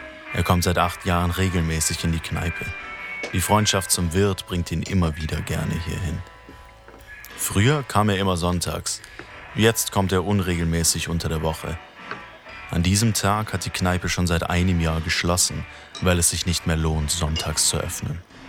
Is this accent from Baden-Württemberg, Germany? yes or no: yes; Baden-Württemberg, Germany; Mein Heimatort ist eine Kleinstadt in Baden-Württemberg. Ein ländliches, ruhiges und familiäres Städtchen.